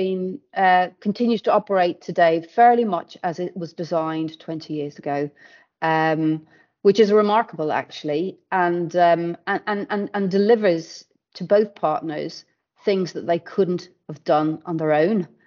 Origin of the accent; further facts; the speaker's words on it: Dublin, Leinster, Ireland; back in Ireland, where I come from. I come from Dublin